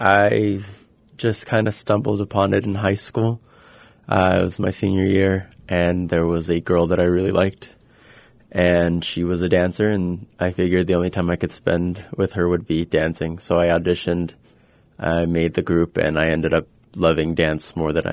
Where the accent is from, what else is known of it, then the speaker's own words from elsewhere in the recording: Los Angeles, California, United States; I predominantly dance hip hop. I'm from Los Angeles, California, and I learned to dance on the street.